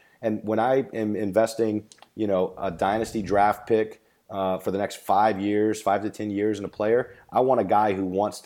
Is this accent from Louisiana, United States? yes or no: yes; New Orleans, Louisiana, United States; Homer alert, we are from the New Orleans area, so DJ Chark has always been on our radar